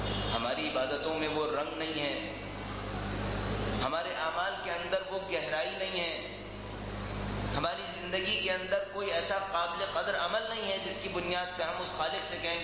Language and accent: Urdu; Pakistan; born there; میں پاکستان میں پیدا ہوا اس اعتبار سے مجھے پاکستانی کہا جاتا ہے